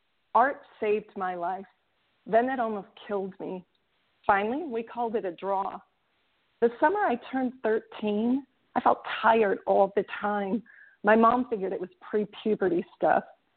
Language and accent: English; Midwest, United States; You know, I grew up in the Midwest with this like white bread and bologna background.